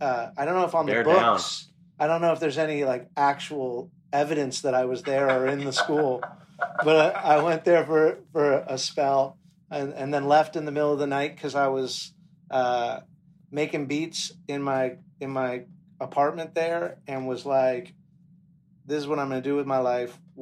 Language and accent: English; Kihei, Hawaii, United States; yeah, I grew up in Kihei mostly. I went to Kihei school.